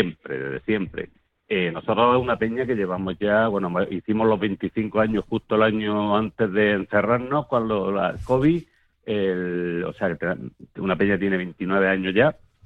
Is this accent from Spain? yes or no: yes; Almería, Andalusia, Spain; now in El Ejido, Spain; Vamos, yo concretamente, que soy almeriense, pero bueno, llevo en el Ejido por motivos de trabajo y viviendo desde el año 81